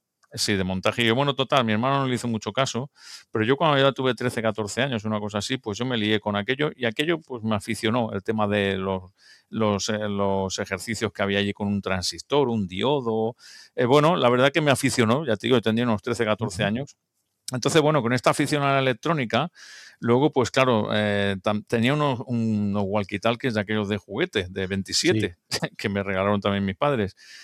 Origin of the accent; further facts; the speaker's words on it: Barcelona, Catalonia, Spain; born there; also born or lived in Sant Boi de Llobregat; now in Sitges, Spain; soy de la provincia de Barcelona, nací en Barcelona, aunque estuve muchos años viviendo en una provincia que se llama Sant Boi de Llobregat, y luego fui cambiando a otros sitios y en la actualidad estoy viviendo en la población costera de Sitges